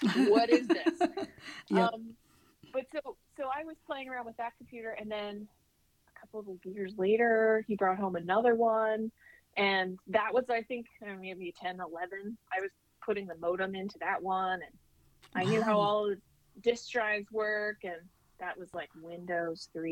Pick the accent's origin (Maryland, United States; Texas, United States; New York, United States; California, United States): Maryland, United States; Baltimore; Where we grew up was average suburbia. I think the unique parts about living in Maryland is that it can't make up its mind if it's north